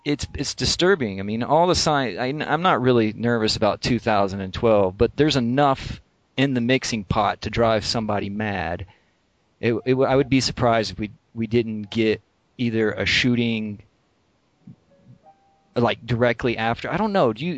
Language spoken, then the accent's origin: English; Alabama, United States; I grew up in Alabama, actually.